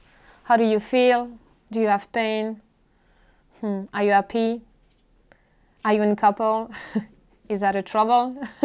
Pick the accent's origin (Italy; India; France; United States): France; English is a second language; I'm the wife of Paul. We are both French